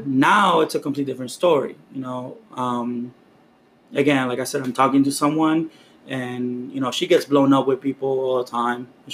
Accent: Mendoza, Argentina; I'm from Mendoza, from Argentina. I'm from Mendoza. And Mendoza, the people that live there are called Mendocinos.

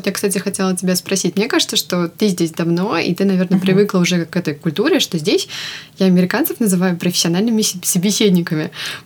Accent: Russia; moved away as an adult; now in United States; Мы обе родом из России, но сейчас живем в Калифорнии. … я живу в Америке примерно 1.5 года.

